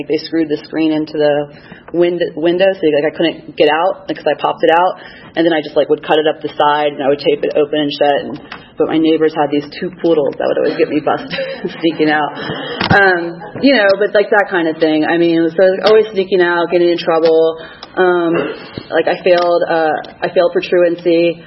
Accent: Miami, Florida, United States; because it was like I grew up in Miami, my friends, my father was there. I didn't want to leave

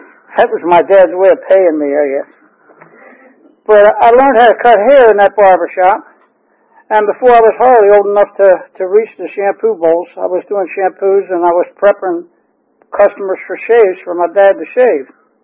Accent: Baltimore, Maryland, United States; born there; I was born in Baltimore City. My dad was a barber.

